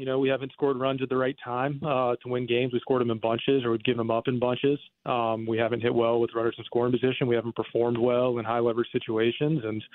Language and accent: English; the South, United States; I'm from the South, like I'm on that.